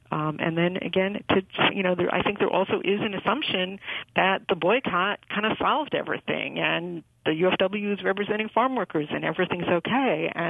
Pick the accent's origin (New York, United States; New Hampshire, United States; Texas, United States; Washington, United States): New York, United States; but in the East Coast, I'm from New York